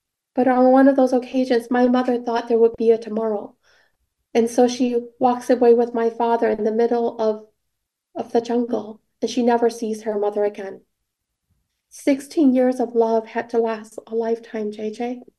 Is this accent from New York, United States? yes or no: no; Saint Paul, Minnesota, United States; Can't say that it was easy growing up in the Midwest as a Hmong American family, low income. I come from the east side of St. Paul.